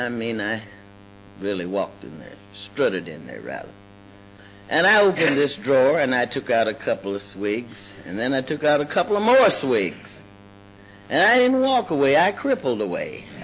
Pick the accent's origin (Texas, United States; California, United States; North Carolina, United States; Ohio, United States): Ohio, United States; And, I'm from Ohio. That's Buckeye State.